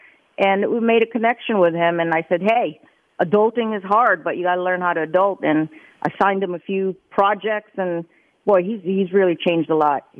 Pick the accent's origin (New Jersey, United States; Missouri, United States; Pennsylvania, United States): New Jersey, United States; I'm a kid from New Jersey. I'm the Jersey girl judge.